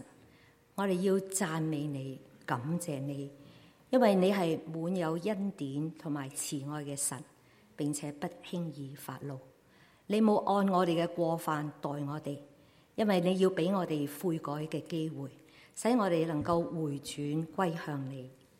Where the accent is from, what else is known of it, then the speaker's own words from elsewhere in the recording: Canada; 当我们加拿大人去到香港的时候